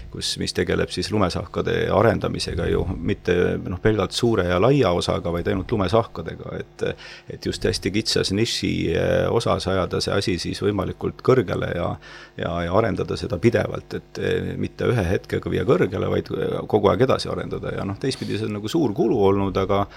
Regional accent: Paide, Järva County, Estonia; miks ma Paidesse tagasi tulen, aga just see koht, kus ma olin sündinud ja kasvanud, see oli mulle väga tähtis.

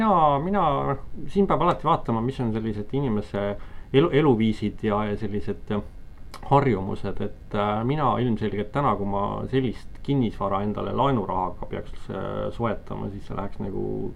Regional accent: Pärnu, Pärnu County, Estonia; minu kodulinnas Pärnus on seal see jõeäärne kant

